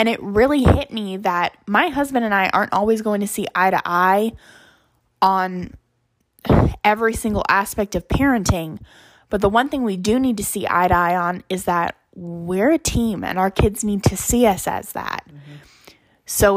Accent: Alaska, United States; He was growing up in Arizona. I was growing up in Alaska.

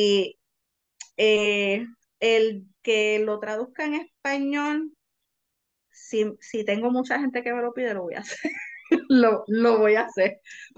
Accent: Puerto Rico; si somos autores puertorriqueños, pues yo sé que muchos, no solamente somos autores puertorriqueños, sino también somos lectores que solamente leemos en español.

